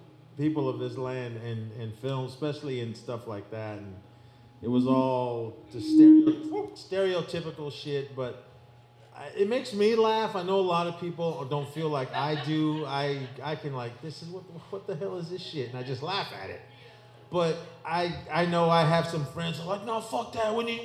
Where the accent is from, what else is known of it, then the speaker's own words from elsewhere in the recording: Oakland, California, United States; now in Susanville, United States; I live out in the sticks, but I grew up in in Oakland, California, my whole life, and then my wife drugged me up to her reservation in this little town called Susanville, California.